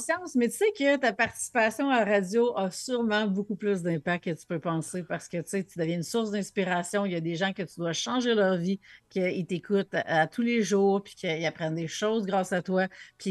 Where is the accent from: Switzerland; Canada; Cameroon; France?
Canada; Quebec; now in Laurentides, Canada; moi, je viens de l'Abitibi. Là, je suis rendue dans Laurentides, mais j'ai passé comme 40 ans dans l'Abitibi.